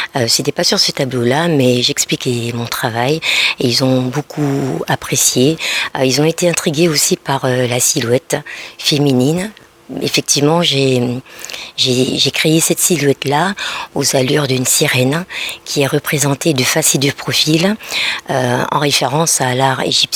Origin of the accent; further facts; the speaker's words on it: French Guiana, France; Et en tant que guyanaise, en tant qu'étudiant guyanais à l'université